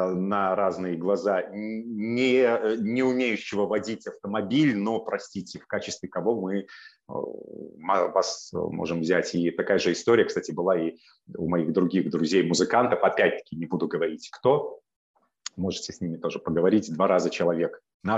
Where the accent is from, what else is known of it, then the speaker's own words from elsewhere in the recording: Belarus; Говорю, ну, я сразу обозначаю, что я белорус.